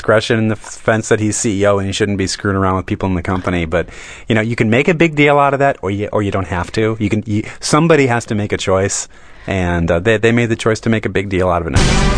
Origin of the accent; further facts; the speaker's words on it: Rock Island, Illinois, United States; Illinois. And I would describe it, but my mom actually called in and does a wonderful job of describing my hometown.